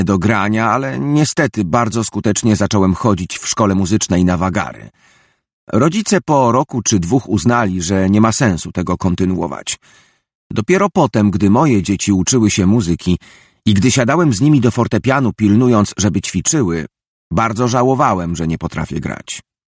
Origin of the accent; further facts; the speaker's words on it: Warsaw, Masovian Voivodeship, Poland; Mieszkaliśmy na ulicy Jaworzyńskiej za Teatrem Współczesnym w Warszawie. Tam się urodziłem. To znaczy urodziłem się w szpitalu, ale tam był mój pierwszy dom.